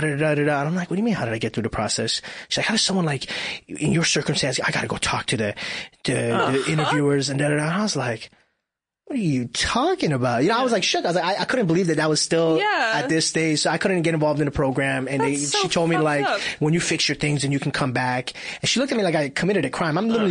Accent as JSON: {"language": "English", "country": "Iran", "lives_now": "United States", "said": "I'm fortunate on some level that I'm from Iran, and America and Iran don't have good relations."}